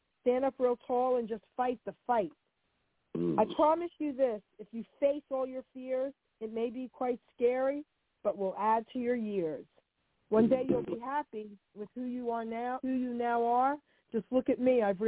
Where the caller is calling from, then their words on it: New Jersey, United States; I'm calling from New Jersey.